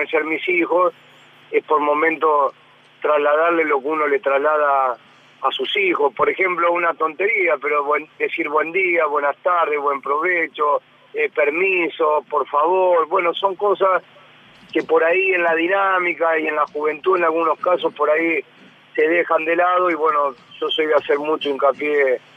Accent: Santa Fe, Argentina; yo nací en Veragüe, en provincia de Santa Fe, al sur de la provincia de Santa Fe. Y a los 15 años me fui a vivir solo a Rosario, a jugar en Newell's Old Boys en el año 85.

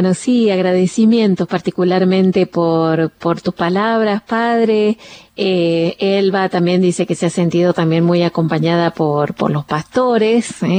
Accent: Argentina

